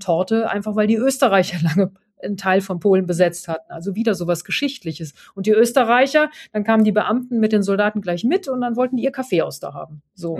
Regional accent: Aachen, North Rhine-Westphalia, Germany; Ich komme ja aus Aachen

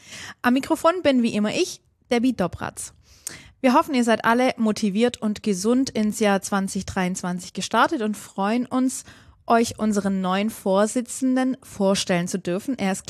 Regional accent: Filderstadt, Baden-Württemberg, Germany; Nein, Filderstadt ist wunderschön. Ich komme auch aus der Region, bin sehr verwurzelt.

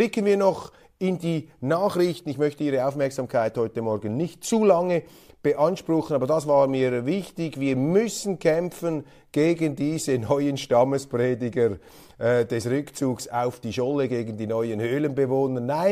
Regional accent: Switzerland; Und meine Bitte auch als Schweizer Milizpolitiker lautet, liebe NZZ, lieber Erik Ueyer, vergessen Sie nicht ganz die gute alte Schweiz.

